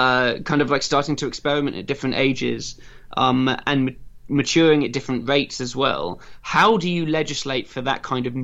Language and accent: English; East of England, United Kingdom; people were having sex from the age of like 13 where I was growing up in Essex.